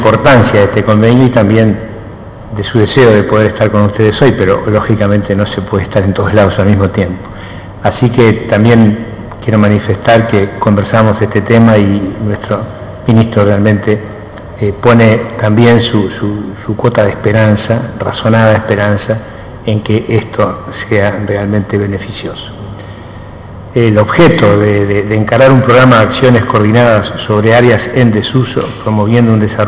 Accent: Montevideo, Uruguay; como montevideano en primer término

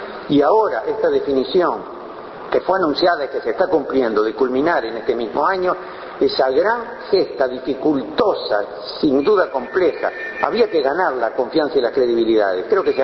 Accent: Montevideo, Uruguay; nacido en Montevideo y nacido en el Uruguay, me sigo sin reconocer en el país en que nací ni en el Montevideo en que me crié

